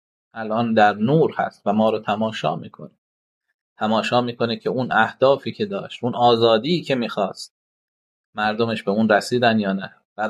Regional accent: Eqlid, Fars, Iran; اقلید، اه شهر خودم،

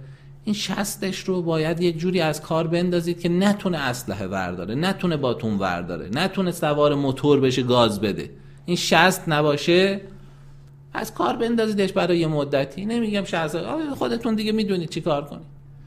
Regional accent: Iran; ما ایرانی هستیم

